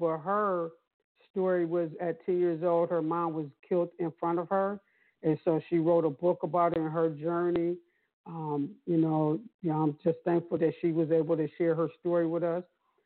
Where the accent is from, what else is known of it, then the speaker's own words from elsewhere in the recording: Buffalo, New York, United States; He actually is from my hometown, Buffalo, New York.